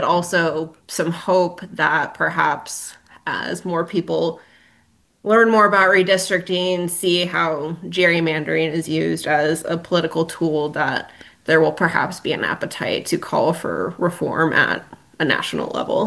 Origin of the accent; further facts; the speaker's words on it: Illinois, United States; I'm from Illinois, for example, and I think everyone there pretty openly acknowledges that the maps are disproportionately benefiting Democrats.